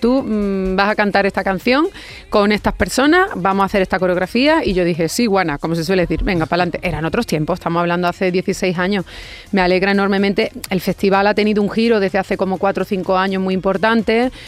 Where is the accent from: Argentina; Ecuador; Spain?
Spain; Herrera del Duque, Extremadura; Voy a abrir obviamente en mi tierra, en Herrera del Duque, en Badajoz, el día 17 de mayo.